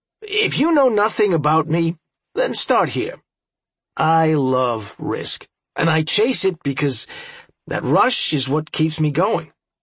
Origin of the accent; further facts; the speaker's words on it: Newark, New Jersey, United States; This might sound a bit early to some of you, but where I grew up in Newark, New Jersey, betting with bookies was a regular thing.